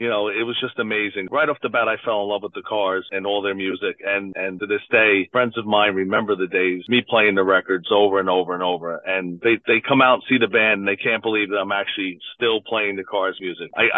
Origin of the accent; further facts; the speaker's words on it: Brooklyn, New York, United States; moved away; I myself, I'm from Brooklyn, New York, transplanted about 30 years ago.